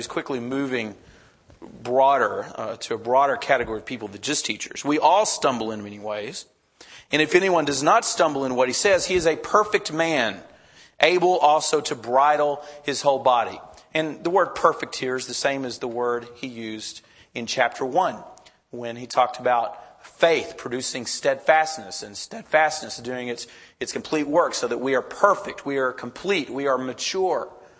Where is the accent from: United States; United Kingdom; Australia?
United States; Texas; It would have been what I grew up in Texas. And I remember well growing up, we lived on kind of a ranch and a farm.